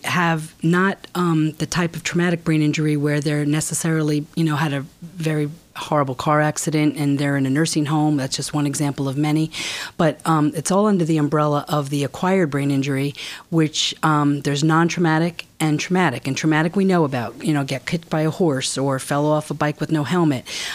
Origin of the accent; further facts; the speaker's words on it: Lake Katrine, New York, United States; because I'm from Lake Katrine.